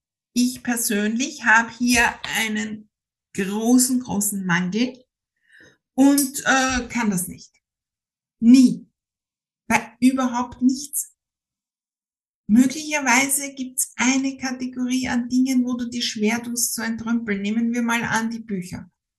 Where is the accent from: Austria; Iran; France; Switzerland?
Austria; ich bin Österreicherin.